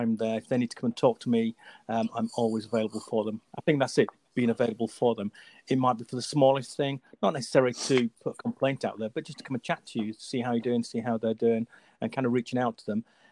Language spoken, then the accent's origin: English; Yorkshire and the Humber, United Kingdom; moved away as an adult; Number one, I am a northerner. I am from the Federal Republic of Yorkshire. Good old Yorkshire boy. Speaks properly as well.